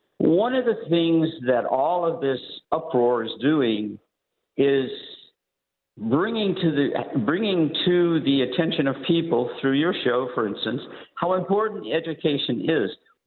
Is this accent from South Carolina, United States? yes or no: no; Nebraska, United States; I grew up in Western Nebraska, great public school system.